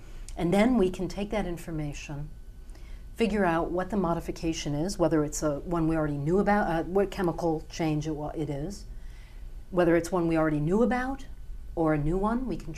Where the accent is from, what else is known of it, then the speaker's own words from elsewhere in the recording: Michigan, United States; I grew up outside of Detroit.